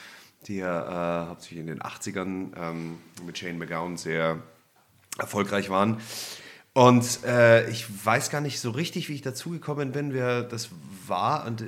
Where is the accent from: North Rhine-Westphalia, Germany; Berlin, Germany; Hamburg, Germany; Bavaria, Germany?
Bavaria, Germany; Munich; in München, wo ich herkomme